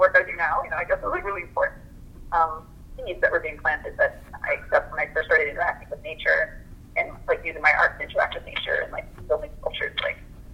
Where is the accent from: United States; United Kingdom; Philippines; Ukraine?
Philippines; like I'm Filipina